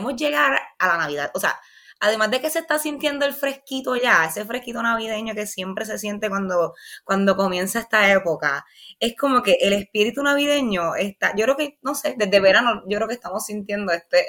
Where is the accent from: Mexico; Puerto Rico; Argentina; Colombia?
Puerto Rico; Juana Díaz; puedo decir que mi pueblo de Juana Díaz ya tiene su plaza decorada